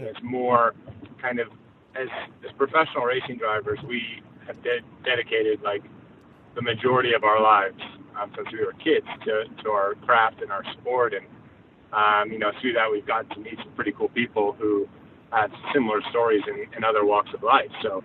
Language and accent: English; United States; now in Indianapolis, United States; I grew up near Lake Tahoe. So when I wasn't skiing, I was on a boat of some sort.